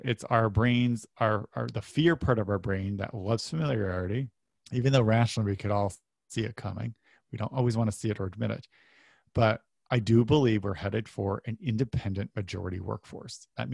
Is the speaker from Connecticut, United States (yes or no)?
yes; New Haven, Connecticut, United States; my parents were blue collar workers, had a very nice life growing up outside of New Haven, Connecticut.